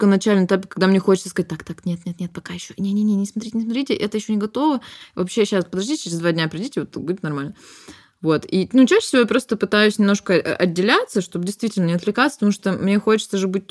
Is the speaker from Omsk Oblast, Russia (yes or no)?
yes; Omsk, Omsk Oblast, Russia; Я вообще из Омска, жила в Омске в тот момент.